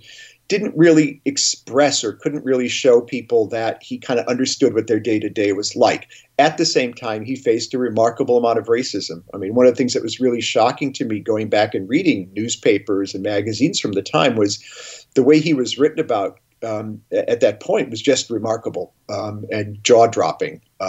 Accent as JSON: {"language": "English", "town": "Chicago", "region": "Illinois", "country": "United States", "tie": "born or raised there", "said": "I grew up in Chicago, and there are neighborhoods that I have no idea what they are because they've been renamed."}